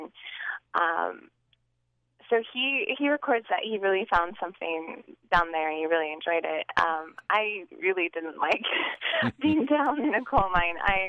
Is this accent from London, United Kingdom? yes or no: no; Wales, United Kingdom; Being Welsh and descending from coal miners is... actually, it's always been very important to us.